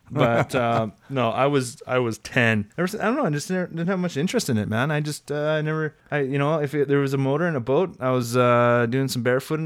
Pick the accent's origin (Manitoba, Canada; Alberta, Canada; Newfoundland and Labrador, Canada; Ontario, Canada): Manitoba, Canada; growing up in Manitoba, we had a cabin